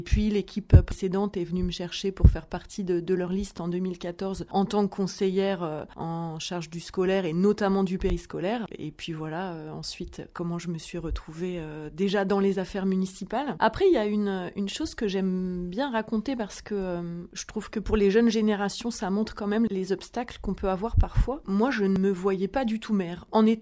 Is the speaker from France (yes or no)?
yes; Plaisir, Île-de-France, France; J'ai grandi à Plaisir, donc c'est pas tout à fait un petit village, mais c'est pas non plus la grande ville.